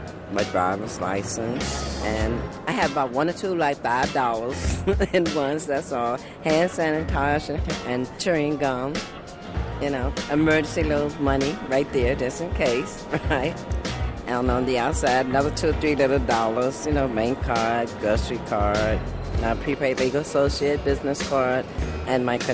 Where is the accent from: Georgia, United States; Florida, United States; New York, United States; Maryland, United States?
Maryland, United States; Bladensburg; I am from Bladensburg, Maryland. Right now I'm in Washington, D.C. at the Union Station.